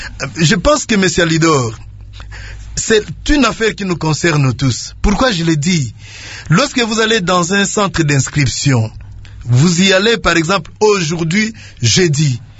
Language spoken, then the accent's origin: French; DR Congo; nous, en tant que Congolais